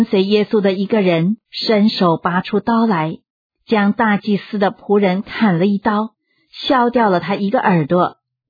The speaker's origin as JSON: {"language": "Chinese", "country": "China", "said": "这个12营的意思就是很多，有一点像我们中国人说的千军万马。"}